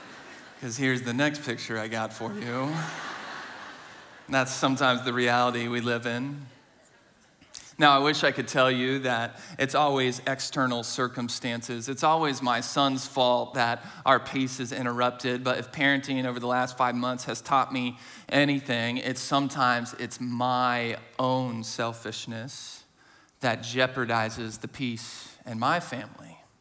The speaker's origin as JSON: {"language": "English", "town": "Kansas City", "region": "Missouri", "country": "United States", "said": "And you can tell we're from Kansas City."}